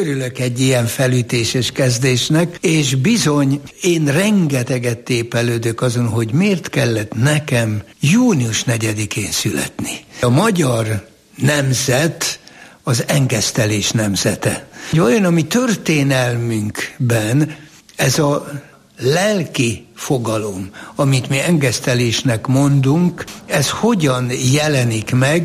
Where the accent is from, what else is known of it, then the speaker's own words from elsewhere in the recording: Győrzámoly, Győr-Moson-Sopron, Hungary; born there; Ugye én Győr Zámolyban születtem